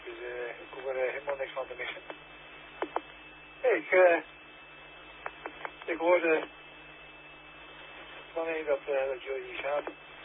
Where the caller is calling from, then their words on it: Terschelling, Friesland, Netherlands; Nee, ik woon hier al bijna 66 jaar.